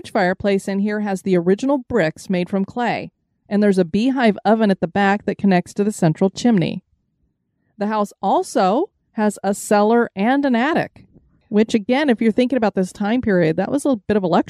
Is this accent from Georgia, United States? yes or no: no; Colorado, United States; Yeah, I mean, you came from California, I came from Colorado.